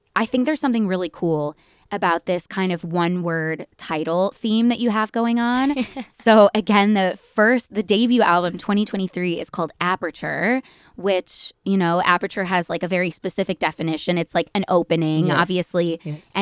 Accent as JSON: {"language": "English", "town": "Cleveland", "region": "Ohio", "country": "United States", "said": "I'm from Cleveland."}